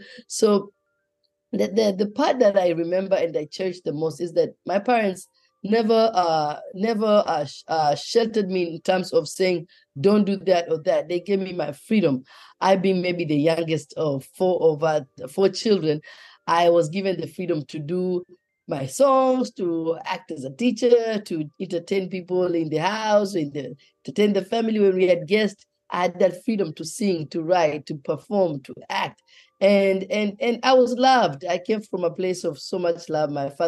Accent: Mombasa, Mombasa County, Kenya; also born or lived in Nairobi; Well, I was born in Nairobi. That is Nairobi, Kenya. And partly when I was in kindergarten, we moved to Mombasa, which is another city in Kenya. And my childhood, that part that I remember the most was living in Mombasa.

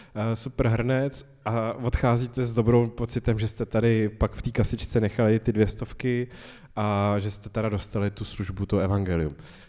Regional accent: Vysočina Region, Czechia; No, tak dobře, já jsem z Vysočiny, tak

